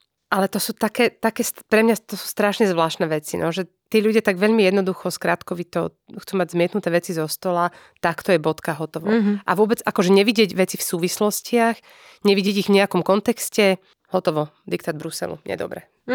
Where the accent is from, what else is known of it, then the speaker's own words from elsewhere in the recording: Prešov, Prešov Region, Slovakia; Ja sa vnímam ako patriot, ako lokal patriot napríklad, ako Prešovčanka